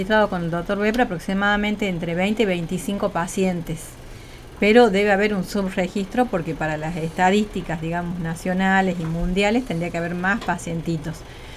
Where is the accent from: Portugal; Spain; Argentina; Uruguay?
Argentina; Catamarca; also born or lived in Córdoba / Buenos Aires; soy de acá de Catamarca, que fui a formarme inicialmente como médica en Córdoba, y después me quedé ahí haciendo la residencia de pediatría, y después fui a Buenos Aires a hacer hemato-oncología pediátrica